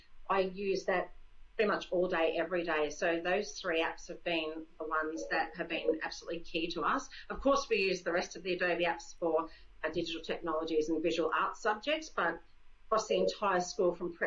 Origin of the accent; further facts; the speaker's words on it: Melbourne, Victoria, Australia; I haven't done one in Melbourne, my hometown, yet